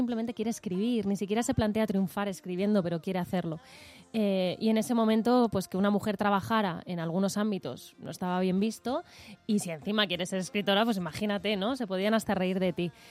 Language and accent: Spanish; Madrid, Community of Madrid, Spain; Yo soy madrileña, pero mi madre es de un pueblito de la Sierra de Gredos y mi padre era de Zamora.